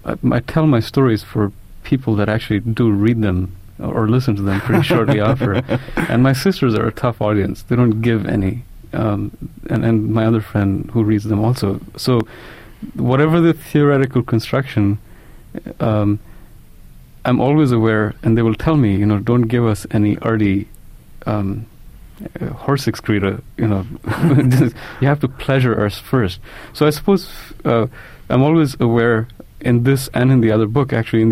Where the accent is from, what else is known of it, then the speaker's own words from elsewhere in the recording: India; also born or lived in United States; I think we live as an Indian writer. I actually spend half my time in India and half in the States.